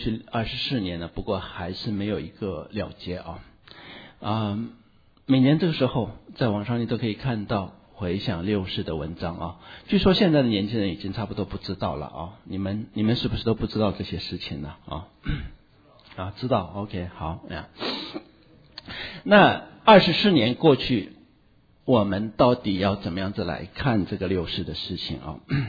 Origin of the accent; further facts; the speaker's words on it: Hunan, China; 我们很不容易从北方回到了这个家里面，一路上这个坐火车坐了2天2夜到武汉，再也下不去了。我们湖南人太彪悍了